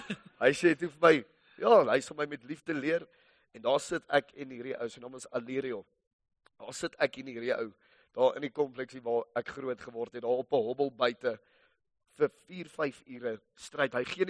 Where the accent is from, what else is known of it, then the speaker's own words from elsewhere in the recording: Pretoria, Gauteng, South Africa; Ek het in Verre Glen groot geword, daar in die ooste van Pretoria. Ek het vir 21 jaar in dieselfde huis gebly. Saam met beide my ouers.